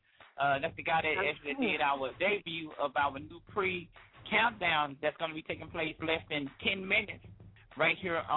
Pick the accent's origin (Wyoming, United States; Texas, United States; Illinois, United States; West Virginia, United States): Texas, United States; Hey, I'm from Texas, man.